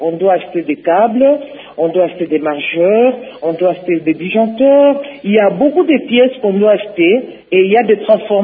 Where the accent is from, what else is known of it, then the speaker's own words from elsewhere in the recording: DR Congo; ici chez nous au Congo.